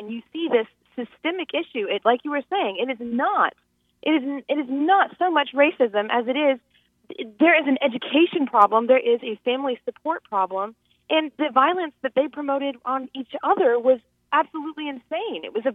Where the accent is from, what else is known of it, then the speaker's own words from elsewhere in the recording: Garland, Texas, United States; So I grew up in Garland, Texas, and I did not come from a very wonderful background.